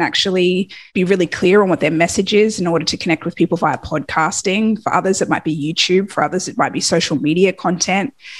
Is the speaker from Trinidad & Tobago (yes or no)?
no; Australia; now in Miami, United States; I'm Australian